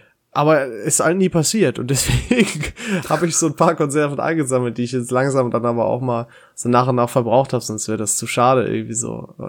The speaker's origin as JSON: {"language": "German", "region": "North Rhine-Westphalia", "country": "Germany", "said": "jeder Jeck ist anders, wie man hier bei uns im Pott sagt."}